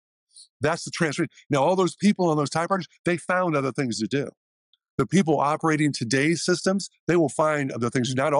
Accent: Bloomington, Illinois, United States; I grew up in the Midwest. I grew up in Bloomington, a child of State Farm Insurance.

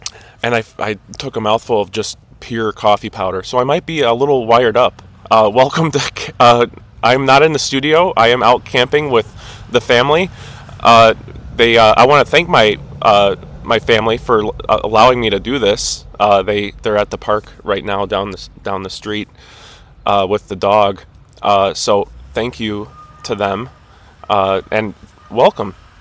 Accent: Cary, Illinois, United States; I grew up in Cary since I was 3 years old, have two kids now, starting a family here

